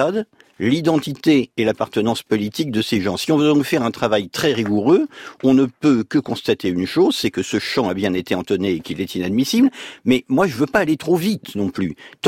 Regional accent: Paris, Île-de-France, France; Alors écoutez, moi je suis parisien

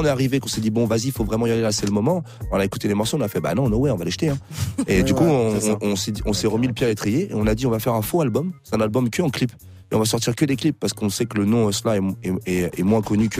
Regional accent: Paris, Île-de-France, France; Je suis pas de Bordeaux, je suis de Paris.

